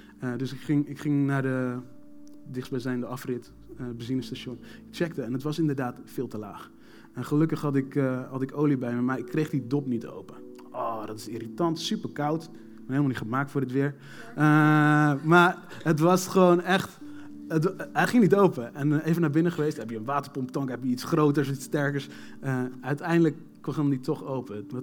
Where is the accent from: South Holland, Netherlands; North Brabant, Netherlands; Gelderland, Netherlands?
South Holland, Netherlands; Benthuizen; Ik kwam zelf uit Benthuizen.